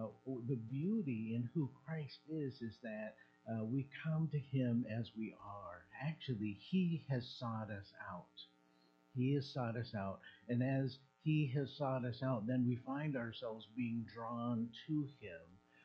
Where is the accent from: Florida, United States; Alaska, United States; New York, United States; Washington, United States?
Alaska, United States; Juneau; I was born and raised in Juneau, so I thought fresh vegetables were fresh because it said fresh.